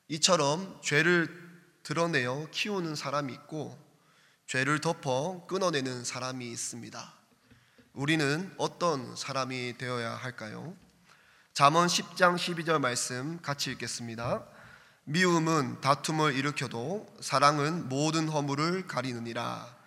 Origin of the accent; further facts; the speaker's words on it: Miryang, South Gyeongsang, South Korea; 저의 고향인 밀양까지 오셔서